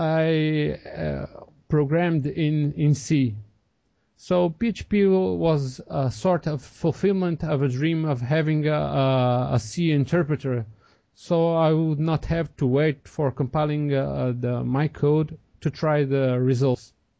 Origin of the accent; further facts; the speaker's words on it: Portugal; English is a second language; moved away as an adult; now in Brazil; I am originally from Portugal, but I moved to Brazil in 1998, almost 12 years ago